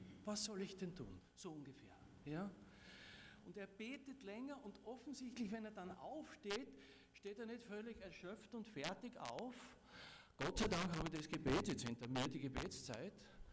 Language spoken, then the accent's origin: German; Styria, Austria; Ich bin in der Oststeiermark aufgewachsen, in einem kleinen Dorf.